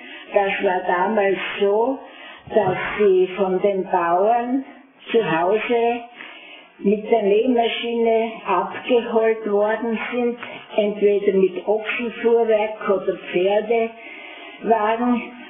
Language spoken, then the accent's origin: German; Birkfeld, Styria, Austria; born there; am Kriegsanfang wurde ich geboren in Birkfeld.